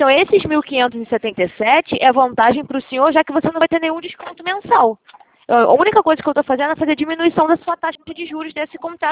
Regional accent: Rio de Janeiro, Brazil; eu sou de Madureira.

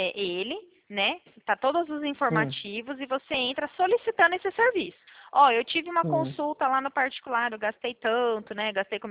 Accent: Presidente Prudente, São Paulo, Brazil; Presidente Prudente, São Paulo. Eu sou do interior.

